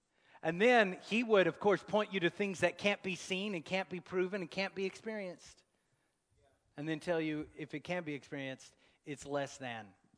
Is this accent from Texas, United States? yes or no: yes; Texas, United States; I'm a Texan trying to speak Greek, y'all.